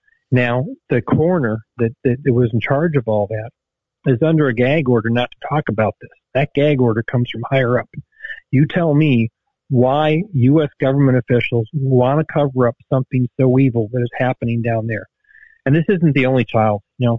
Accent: Texas, United States; And as a Texan, let me tell you, that doesn't track well with us.

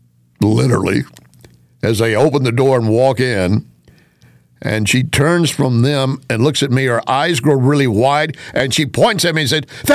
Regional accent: Texas, United States; You want to take it as Texas BS? Okay, you're entitled. I'm from Texas.

